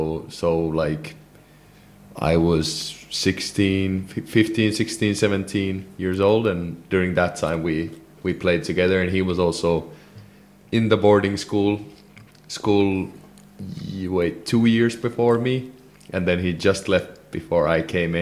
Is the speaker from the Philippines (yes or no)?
no; Finland; English is a second language; I'm from the west part of Finland